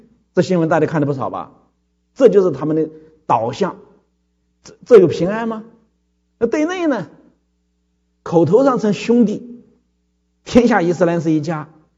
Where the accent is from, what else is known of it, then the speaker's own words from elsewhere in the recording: China; 其实我们中国人对什么宗教呢都不够忠诚